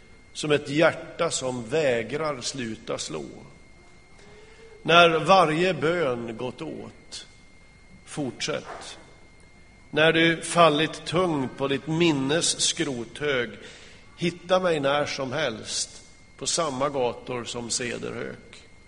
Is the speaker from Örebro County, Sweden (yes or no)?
no; Kramfors, Västernorrland County, Sweden; landa i Kramfors, hemma i Kramfors där jag kommer ifrån.